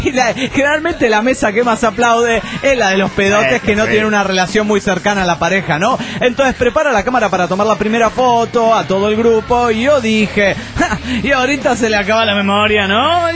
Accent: Lanús, Buenos Aires Province, Argentina; de Lanús, Argentina.

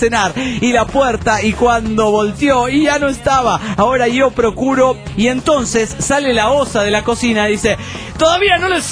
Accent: Mexico City, Mexico; now in Tijuana, Mexico; Yo soy del DF.

